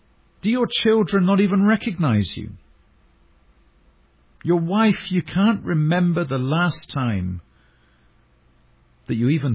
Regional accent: England, United Kingdom; Now, I'm from England, and you don't need me to tell you that that is terrible grammar.

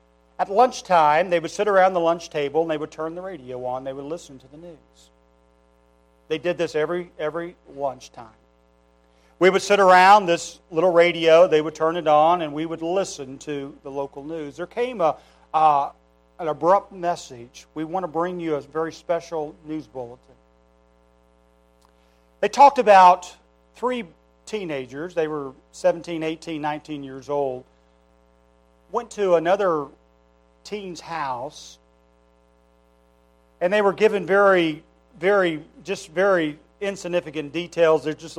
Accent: Wichita, Kansas, United States; I'm originally from Wichita, Kansas. I was born there and we went back to live there for a short period of time.

